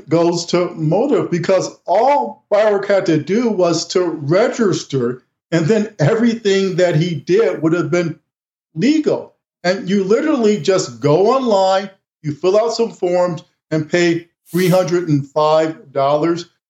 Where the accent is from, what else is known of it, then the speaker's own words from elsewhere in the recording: Chicago, Illinois, United States; But in defense of my hometown, Chicago, at least I can say that when they're corrupt there, they get something out of it.